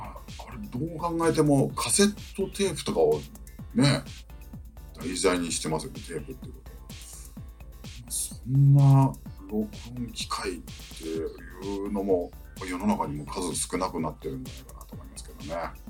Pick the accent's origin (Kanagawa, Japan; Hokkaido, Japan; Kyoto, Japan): Hokkaido, Japan; 私も北海道なんですよっつったら